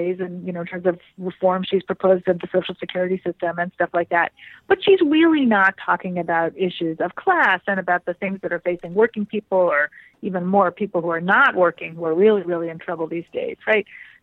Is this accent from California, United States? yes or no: no; Vermont, United States; I'm from Vermont.